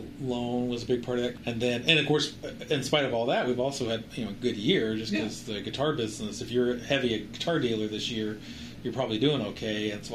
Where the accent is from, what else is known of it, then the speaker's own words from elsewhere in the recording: Texas, United States; I mean, I'm from Texas, but we met in Oklahoma